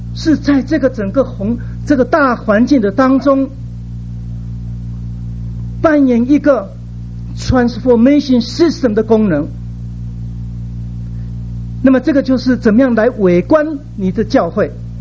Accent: Kaohsiung, Taiwan; 我小的时候住在高雄，那高雄就是一个高雄港

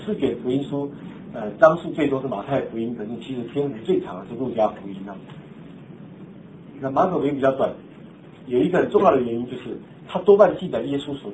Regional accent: Taiwan; now in United States; 我从台湾来，我不能用台湾的法律来度量美国，是不是？

